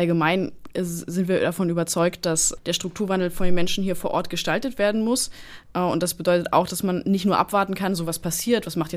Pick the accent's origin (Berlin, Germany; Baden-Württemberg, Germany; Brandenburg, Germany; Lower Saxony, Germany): Brandenburg, Germany; Cottbus; now in Forst, Germany; wir Cottbusser, also ich wohne aktuell in Forst, aber ich bin in Cottbus aufgewachsen.